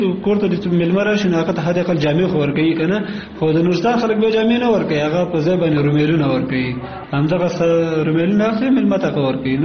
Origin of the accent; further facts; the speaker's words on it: Kunar, Afghanistan; زه اصلا د کونړ ولایت اوسیدونکی یم